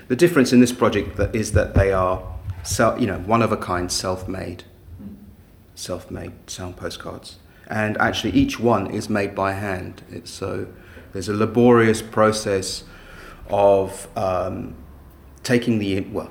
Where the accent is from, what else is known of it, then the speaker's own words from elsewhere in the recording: London, United Kingdom; I'm a musician from London.